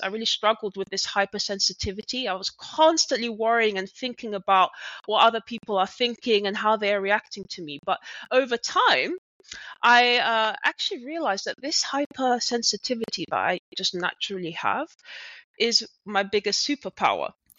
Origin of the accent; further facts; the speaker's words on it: London, United Kingdom; moved away as an adult; now in Berlin, Germany; I'm a Brit, born and bred in London. However, around 7 years ago, I took the leap and joined the startup scene of Berlin. So I moved and I have not looked back since.